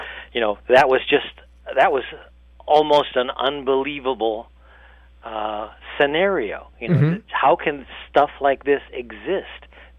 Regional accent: Cleveland, Ohio, United States; I grew up in Cleveland, in the suburbs, older, mostly white suburbs of Cleveland. And I come from a big family

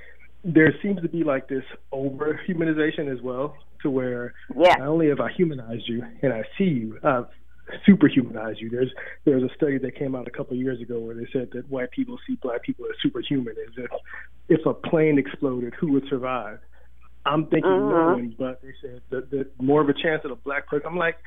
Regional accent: Texas, United States; I grew up in Texas, where our mascot was the Rangers, and the opposing team was the Comanches.

